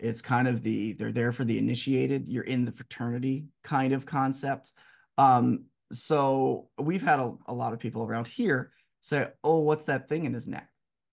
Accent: Delaware, United States; Like, as we stated before, I'm from Delaware.

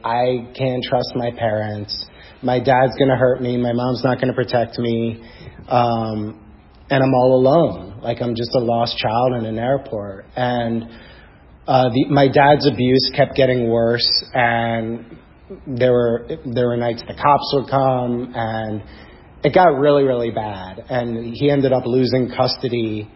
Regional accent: New York, United States; I grew up on Long Island. My dad was a very prominent doctor on Long Island

